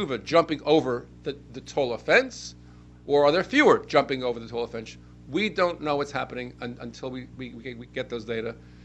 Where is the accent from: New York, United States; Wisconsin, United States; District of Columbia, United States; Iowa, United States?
New York, United States; Brooklyn; I was raised in Judea Center, Brooklyn, on Bedford Avenue in Brooklyn.